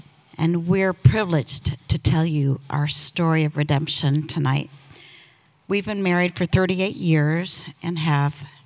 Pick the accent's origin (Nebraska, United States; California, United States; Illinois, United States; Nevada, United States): Nebraska, United States; Lincoln; I grew up in Lincoln, Nebraska, in a secure, church-going family with seemingly no issues.